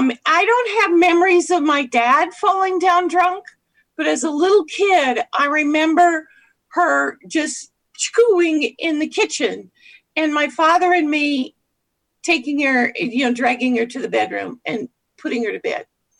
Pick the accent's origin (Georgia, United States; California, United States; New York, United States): California, United States; Oakland; also born or lived in Concord; I am the oldest of 10, a large Irish Catholic family growing up in Oakland first and then Concord.